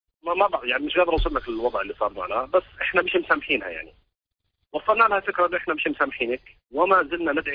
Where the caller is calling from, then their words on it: United Arab Emirates; عم بحكي معك من إحدى الدول، من الإمارات.